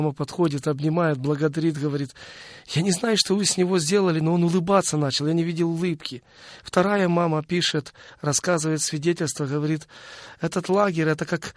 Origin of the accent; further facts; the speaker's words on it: Ukraine; я сам выходец из Украины.